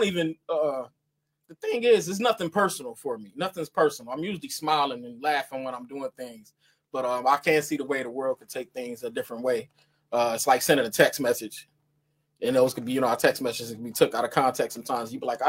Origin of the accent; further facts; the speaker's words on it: Youngstown, Ohio, United States; I like when I was younger growing up in Youngstown, when I would see stuff on TV, I felt like they stole it from us.